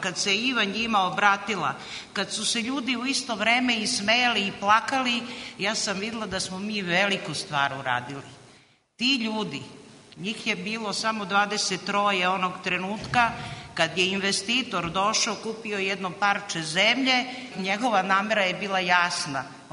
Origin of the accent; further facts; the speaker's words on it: Temska, Southern and Eastern Serbia, Serbia; dolazim iz Temske, da dolazim iz Saveza mesnih zajednica